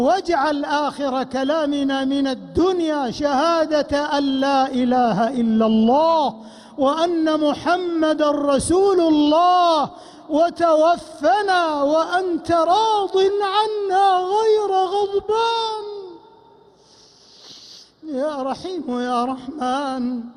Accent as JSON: {"language": "Arabic", "country": "Saudi Arabia", "said": "اللهم أدم على بلادنا المملكة العربية السعودية أمنها وإيمانها واستقرارها"}